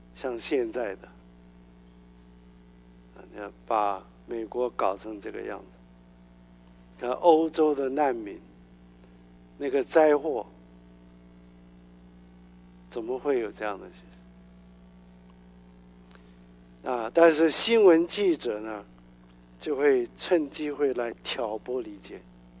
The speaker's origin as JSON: {"language": "Chinese", "country": "China", "said": "那我们中国人老一辈的父亲对儿子，你他说什么就要听，对不对？"}